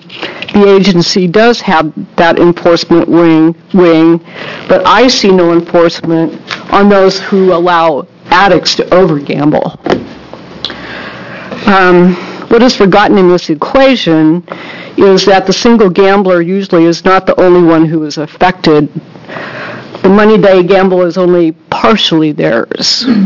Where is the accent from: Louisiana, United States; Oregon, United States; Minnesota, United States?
Oregon, United States; Portland; I'm from Portland, Oregon.